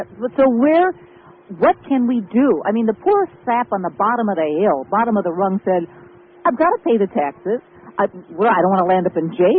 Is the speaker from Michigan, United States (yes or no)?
no; Chicago, Illinois, United States; now in California, United States; I'm originally from Chicago years and years ago. I feel like I'm in a California now. I've been here since 77.